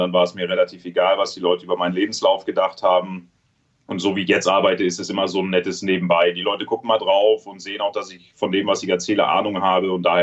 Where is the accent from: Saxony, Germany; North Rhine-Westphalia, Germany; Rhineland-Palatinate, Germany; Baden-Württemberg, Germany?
Rhineland-Palatinate, Germany; Trier; moved away as an adult; ich bin jetzt 37, habe das sehr kompakt alles reingepackt. Aber das war natürlich, ich bin mit 18 bin ich ja aus Trier, aus meiner Heimat raus, erstmal zur Bundeswehr